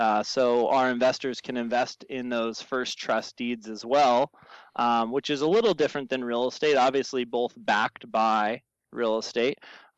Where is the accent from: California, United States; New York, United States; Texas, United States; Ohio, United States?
California, United States; La Quinta; I grew up in Palm Springs area. I grew up in La Quinta, California, went to, you know, elementary, junior high school out there, and then moved out to Orange County for college.